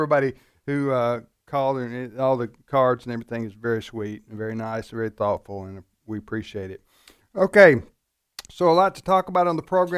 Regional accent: Mississippi, United States; I love my home state of Mississippi

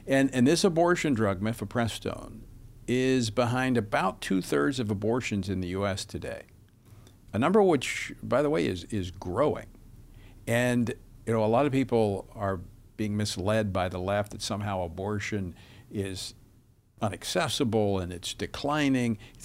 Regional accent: Louisiana, United States; prohibit states like Louisiana, my home state, from going after these doctors

